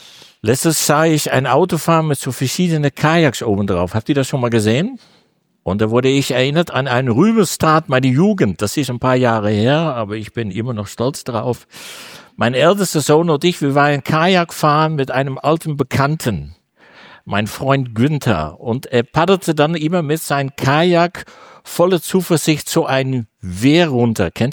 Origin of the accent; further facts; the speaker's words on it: Amsterdam, North Holland, Netherlands; born there; German is a second language; moved away; ihr merkt sicher an der Aussprache, ich bin nicht von hier. Ich bin Import. Ich bin ein Holländer. Bin geboren in Amsterdam.